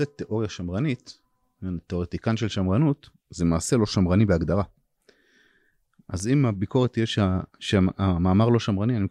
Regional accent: Ramat HaSharon, Tel Aviv District, Israel; גם אלה שאני גדלתי ברמת השרון, בתוך המסגרת הזאת

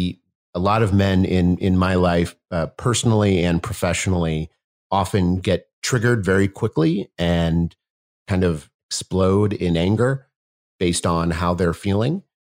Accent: St. Louis, Missouri, United States; And he came to St. Louis, my hometown, for the holidays one year.

